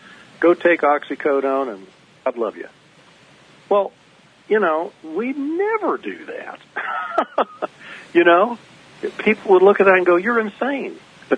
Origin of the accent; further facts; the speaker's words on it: Kansas, United States; Well, you know, my home state of Kansas, and I've lived here all my life and practiced here, has not had medical marijuana